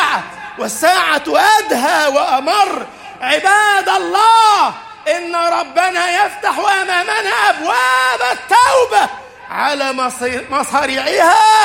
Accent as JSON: {"language": "Arabic", "country": "Egypt", "said": "اجعل بلدنا مصر أمنا أمانا، سخاء رخاء."}